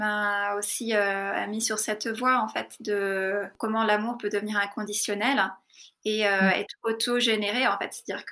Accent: France; moved away as an adult; also born or lived in India; je suis partie à 18 ans de France

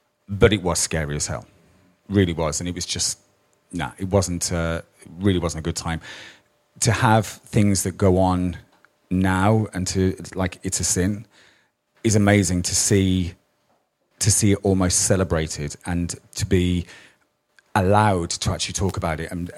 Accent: Birmingham, West Midlands, United Kingdom; I was brought up in Birmingham

